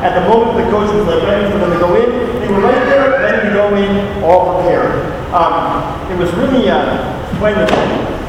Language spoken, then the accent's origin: English; California, United States; In fact, most high school stadiums in Florida are bigger and better than the college stadium that I grew up in California.